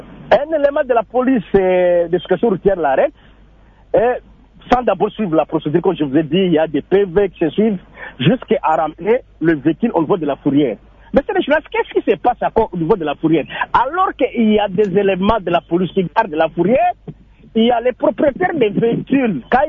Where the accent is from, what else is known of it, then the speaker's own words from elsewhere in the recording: DR Congo; ici chez nous, en République démocratique du Congo